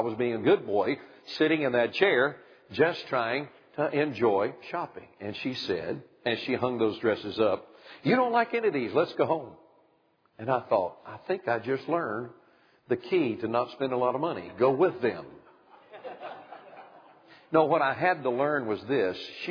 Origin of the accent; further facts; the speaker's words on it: the South, United States; I was born and raised in the South